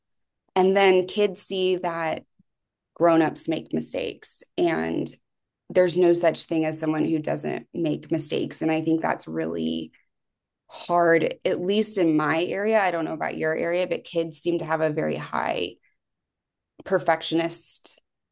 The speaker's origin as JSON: {"language": "English", "region": "the South", "country": "United States", "tie": "born or raised there", "said": "A message I received that was pointed out to me in our doc program was growing up in the South, women and anger weren't great."}